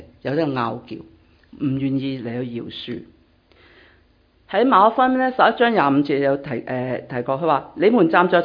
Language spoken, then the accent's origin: Cantonese; Hong Kong; moved away; 我們都是剛剛從香港來嘛，都是新移民嘛